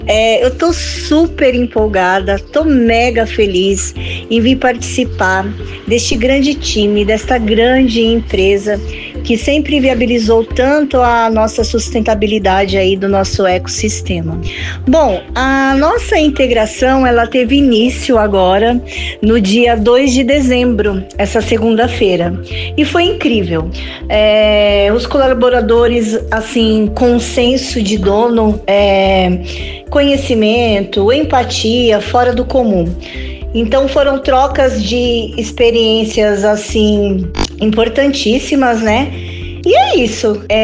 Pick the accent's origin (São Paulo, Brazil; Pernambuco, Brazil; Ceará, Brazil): São Paulo, Brazil; Mogi das Cruzes; eu tenho 47 anos, sou natural daqui de Mogi das Cruzes.